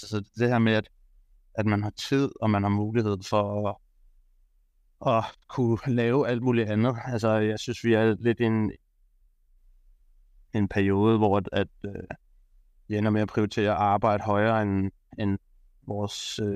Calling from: Copenhagen, Capital Region of Denmark, Denmark; Jeg bliver fra København af, yes.

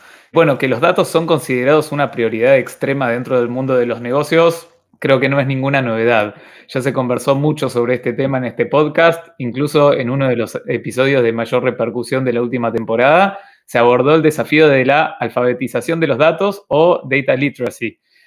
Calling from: Buenos Aires, Argentina; les hablo desde Buenos Aires

